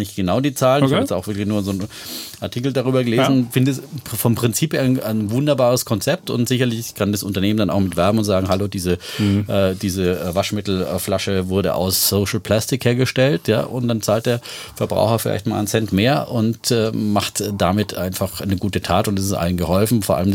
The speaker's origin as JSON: {"language": "German", "town": "Feuchtwangen", "region": "Bavaria", "country": "Germany", "said": "unweit meiner Heimat, möchte ich mal sagen, weil ich komme Feuchtfang ist direkt sozusagen an der Grenze zu Baden-Württemberg."}